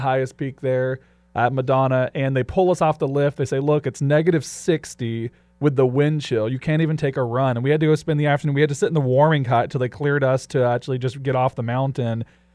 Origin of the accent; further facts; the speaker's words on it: the South, United States; I grew up in the South, so I think that's what makes me enjoy the combine process.